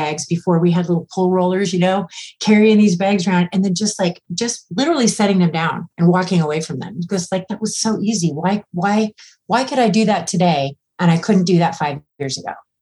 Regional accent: Iowa, United States; Well, hi. Yeah. Well, I'm from Iowa. My dad left us when I was 12.

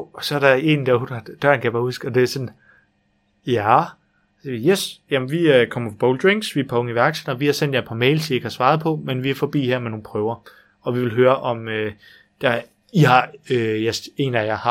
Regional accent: Jutland, Denmark; eller jeg er jo fra Jylland

